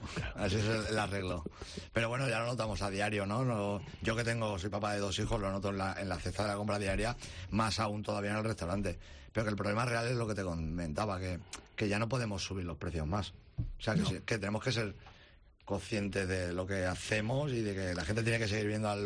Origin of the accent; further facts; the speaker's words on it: Extremadura, Spain; En mi tierra, pero, Extremadura, las ha destrozado. El Valle del Jerte